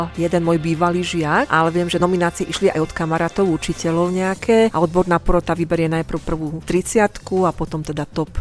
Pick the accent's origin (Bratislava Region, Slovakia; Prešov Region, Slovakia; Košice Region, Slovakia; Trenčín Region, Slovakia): Trenčín Region, Slovakia; Považská Bystrica; Ja som z Považskej Bystrice